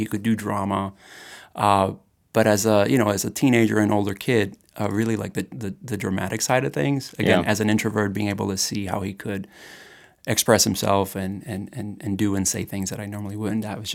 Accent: Puerto Rico; I'm born and raised in Puerto Rico. So, I grew up when cable was a thing.

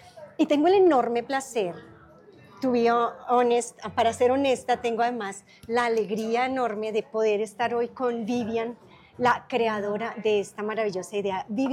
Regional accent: Colombia; como buena colombiana, tomarme un cafecito.

